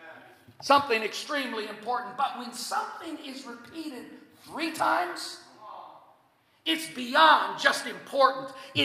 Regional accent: Nebraska, United States; where I was born and raised in Nebraska, we have a word for that.

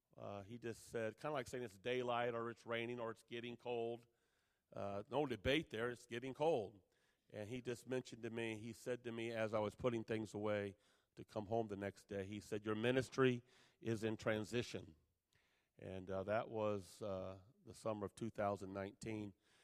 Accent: Detroit, Michigan, United States; I get to stay in my hometown of the Detroit Metro District. Been there all my life.

